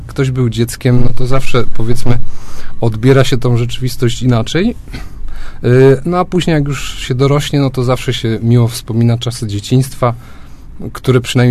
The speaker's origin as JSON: {"language": "Polish", "town": "Gostyń", "region": "Greater Poland Voivodeship", "country": "Poland", "said": "No, pochodzę z Gostynia. W Gostynie jest cukrownia i Gostyń mi się kojarzy właśnie z zapachem wysłodków."}